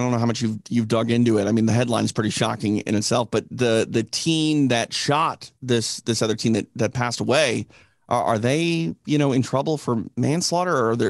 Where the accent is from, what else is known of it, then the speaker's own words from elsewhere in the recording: Midwest, United States; now in Los Angeles, United States; you know, I'm from the Midwest. So like I have family that live, you know, in the rural parts of Minnesota